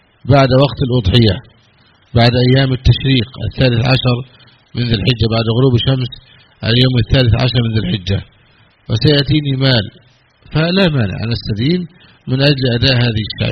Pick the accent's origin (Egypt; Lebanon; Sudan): Egypt; كان عندنا في مصر هنا ممنوع الرجل يدخل بالمرأة ولا يراها أبدا